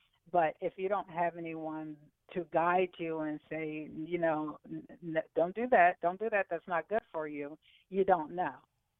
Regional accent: Pennsylvania, United States; Well, I grew up outside of the Philadelphia area.

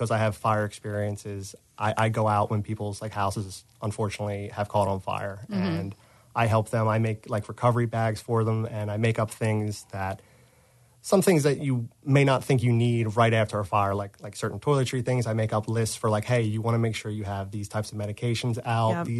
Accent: United States; I grew up in Delaware County, obviously, so I was a little farther away than Jillian was

